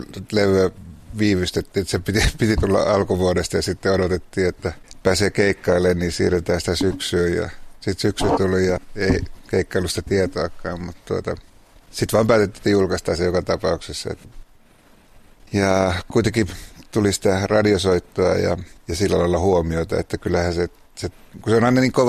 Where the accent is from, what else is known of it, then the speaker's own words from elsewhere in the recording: Oulu, North Ostrobothnia, Finland; Mä oon Oulusta kotoisin